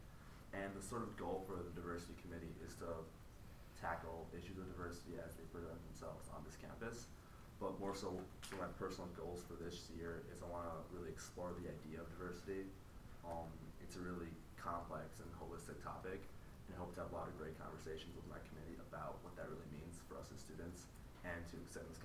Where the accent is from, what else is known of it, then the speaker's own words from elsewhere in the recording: North Mankato, Minnesota, United States; I'm from North Mankato, Minnesota, and I'm the diversity committee chair.